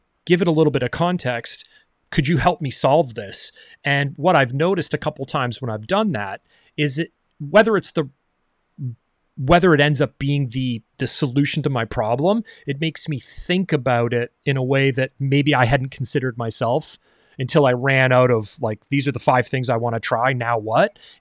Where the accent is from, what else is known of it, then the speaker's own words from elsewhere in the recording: Canada; because we're Canadian.